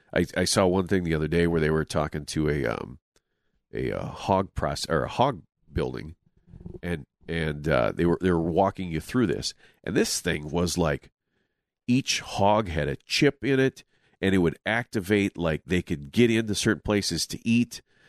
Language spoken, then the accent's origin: English; Lake Wilson, Minnesota, United States; So north of Lake Wilson, it's a town about, well, back in the day, it had probably had about 320 some people.